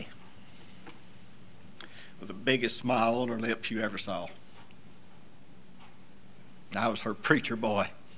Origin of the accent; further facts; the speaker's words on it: Florida, United States; moved away as an adult; now in Little Rock, United States; I came from Florida to Little Rock to go to school.